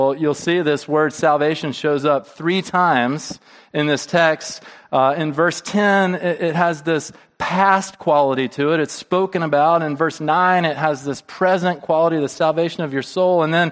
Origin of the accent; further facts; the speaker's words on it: Montgomery, Alabama, United States; at the Dexter Avenue Baptist Church in my hometown of Montgomery, Alabama.